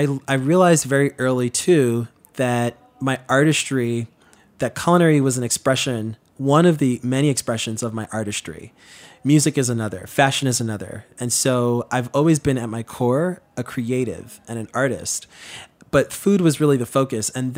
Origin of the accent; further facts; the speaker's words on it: Queens, New York, United States; There were days where growing up in Queens where we would have visitors from all around the world, just literally in our apartment